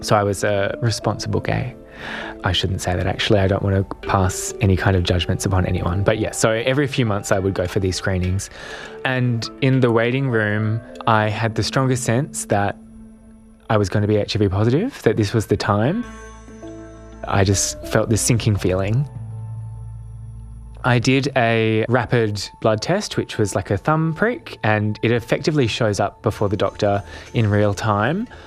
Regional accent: Perth, Western Australia, Australia; moved away as an adult; also born or lived in Singapore; I grew up in Perth or Boorloo, and then when I was 19, I relocated to Singapore to train to be an actor. And upon graduation, I lived in Singapore for a few years

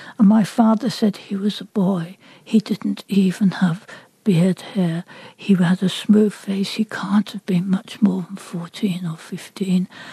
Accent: England, United Kingdom; Well, I think, for, you know, that 1950s and being English, a girl like me, we weren't writers.

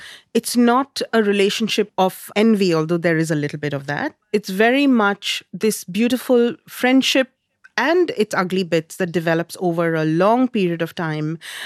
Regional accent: India; Growing up in India, we had a very different 80s

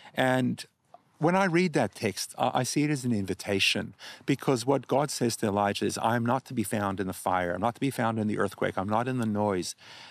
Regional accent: Australia; I wasn't because I was Jewish, and they couldn't imagine that you could be both Jewish and Australian.

